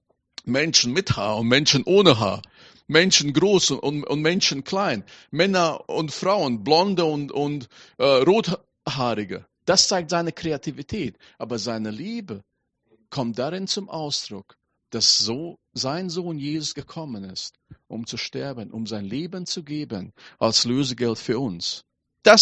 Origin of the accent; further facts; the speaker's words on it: Latvia; Ich bin ja in Lettland aufgewachsen. Für mich gehört Schnee zu Weihnachten.